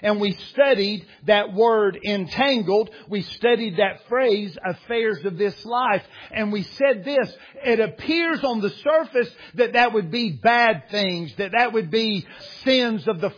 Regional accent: United States; I am an American. I do live in this country. I pay taxes.

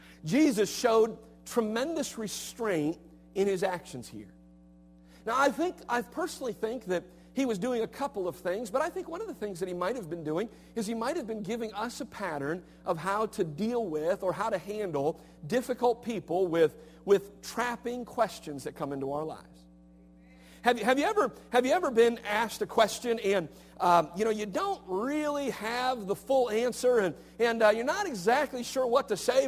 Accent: Cleveland, Ohio, United States; I grew up on West 128th Street in Cleveland, Ohio. And we had lots of friends in the neighborhood.

